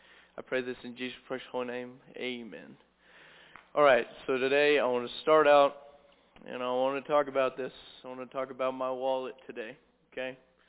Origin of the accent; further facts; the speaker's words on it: Cabool, Missouri, United States; I'm a freshman at Ozark Christian College, born and raised in Kabul, Missouri